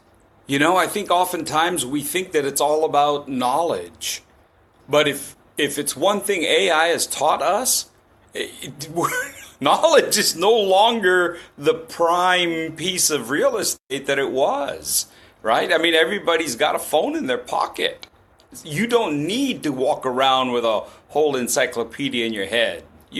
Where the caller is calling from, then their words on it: Bangkok, Thailand; also born or lived in Texas; I'm dialing in from Bangkok, Thailand. Bangkok, Thailand.